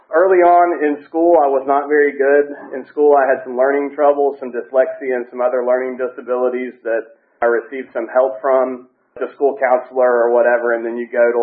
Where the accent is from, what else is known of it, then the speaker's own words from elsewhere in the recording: Gainesville, United States; And, you know, we're from Gainesville, the big group of us back there.